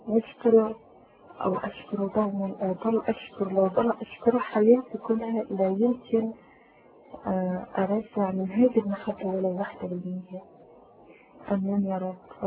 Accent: Iran; Arabic is a second language; أنا من إيران. أوكي. أو فالعرب دي أنا كنت بتكلم عرب شوي، تعلمت كتيرية شوي مع الناس

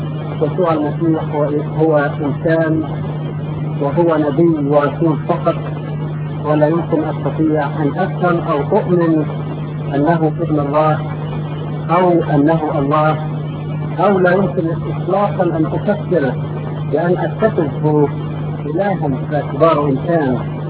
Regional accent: Egypt; moved away as an adult; now in South Africa; انا من مصر، رحلت عن مصر من 4 سنوات

